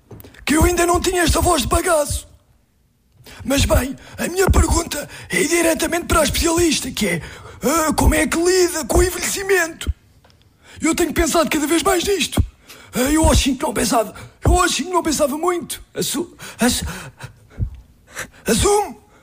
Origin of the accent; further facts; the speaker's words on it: Mafra, Lisbon, Portugal; Sou de Mafra. E tenho 8 anos.